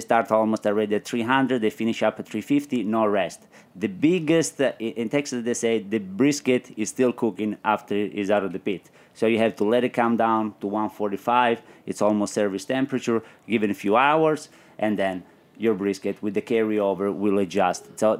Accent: Calabria, Italy; So when I come from Calabria, it's very very interesting.

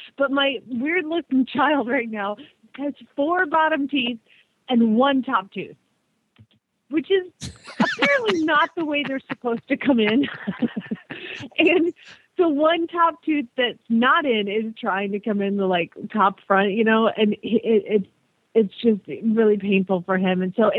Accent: Phoenix, Arizona, United States; from Phoenix, Arizona, and you're listening to Horses in the Morning on the Horse Radio Network.

